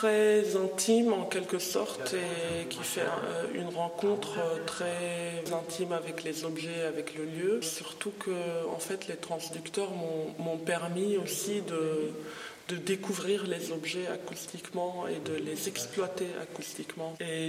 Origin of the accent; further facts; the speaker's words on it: Lebanon; moved away as an adult; j'ai 35 ans, je suis libanaise, j'ai fait des études en art plastique au Liban et puis je suis venue ici.